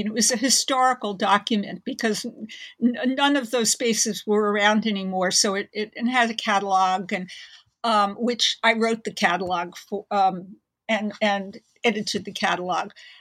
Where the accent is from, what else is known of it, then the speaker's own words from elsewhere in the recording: Manhattan, New York, United States; I grew up in Manhattan in New York and really entered the art world in the early 70s